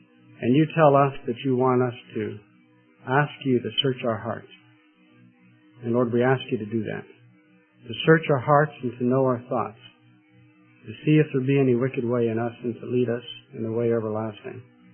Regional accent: Canada; moved away as an adult; now in United States; I'm originally from Canada.

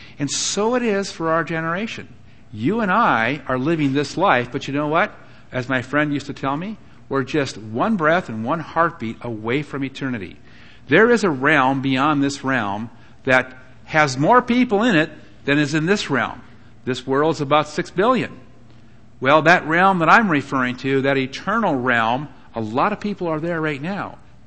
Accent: Minnesota, United States; I grew up in Minnesota, you know, a couple hours away from the Badlands.

